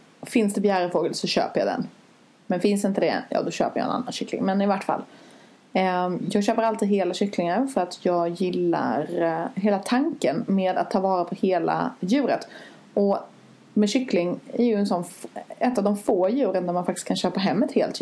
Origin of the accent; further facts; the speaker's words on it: Skåne, Sweden; För jag kommer från Skåne.